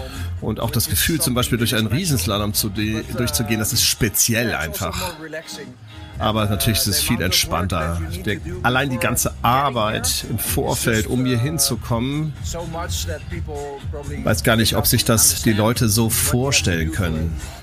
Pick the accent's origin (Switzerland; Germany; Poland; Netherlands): Netherlands; Für mich als Holländer wusste ich gar nicht, was ein Weltcup war überhaupt.